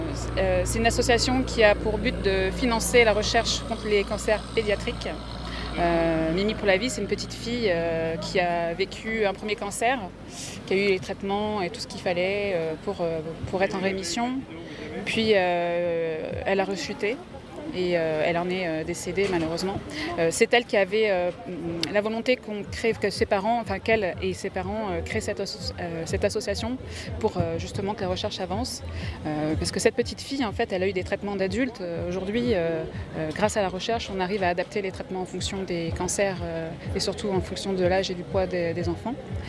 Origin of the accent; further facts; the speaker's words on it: Brittany, France; Et donc, comme nous, on vient de la Bretagne, ça nous semblait logique.